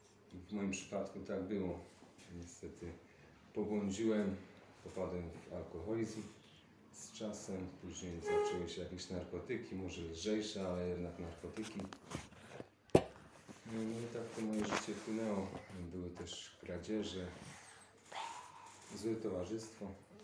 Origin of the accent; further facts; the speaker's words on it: Tychy, Silesian Voivodeship, Poland; pochodzę z Tychów, tam się urodziłem.